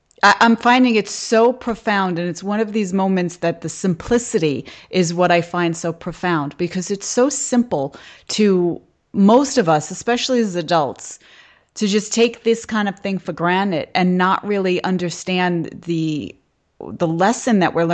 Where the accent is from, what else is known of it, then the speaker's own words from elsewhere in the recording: Brooklyn, New York, United States; I lived pretty close to, I grew up in Brooklyn, and I lived pretty close to the school building.